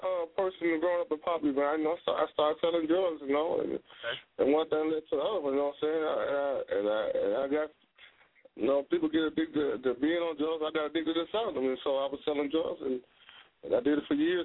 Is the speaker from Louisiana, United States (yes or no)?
no; Batesville, Mississippi, United States; now in Atlanta, United States; You know what I'm saying? I'm from Batesville, Mississippi, Panola County, Florida, Mississippi, but I stay in Atlanta, L.A. now.